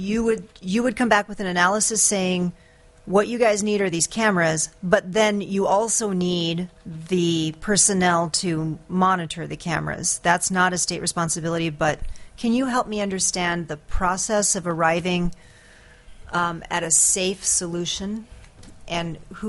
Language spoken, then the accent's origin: English; Sitka, Alaska, United States; So, for example, my hometown of Sitka, we have a state road.